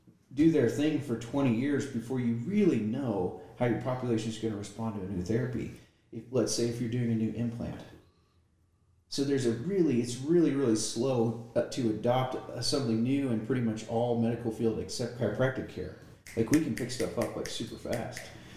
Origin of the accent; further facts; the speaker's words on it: Amarillo, Texas, United States; Amarillo, Texas. Yeah, I grew up in Amarillo.